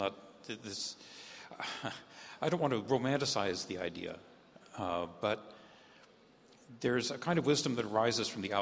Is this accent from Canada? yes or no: yes; Canada; also born or lived in United States; I was born in the United States, but have lived most of my life in Canada.